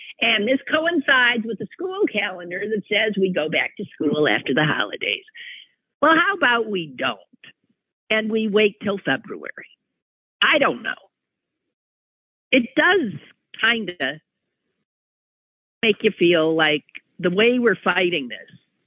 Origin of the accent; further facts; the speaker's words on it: Green Bay, Wisconsin, United States; I was so pissed off when how dare you drag my hometown into your treasonous activity?